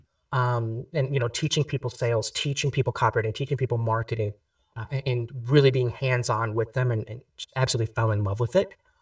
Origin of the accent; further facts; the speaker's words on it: Michigan, United States; I grew up in Michigan, so we had a lot of snow.